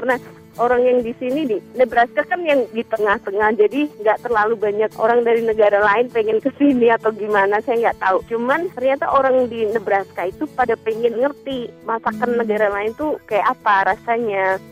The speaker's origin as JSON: {"language": "Indonesian", "town": "Semarang", "region": "Central Java", "country": "Indonesia", "said": "Saya dari Semarang."}